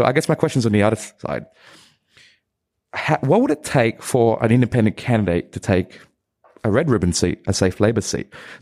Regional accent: Australia; especially multicultural communities like myself, being Vietnamese Australian

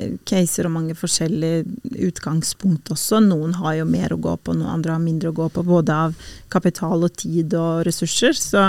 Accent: Kosovo; now in Norway; jeg kommer fra Kosovo, så jeg jo en minoritet

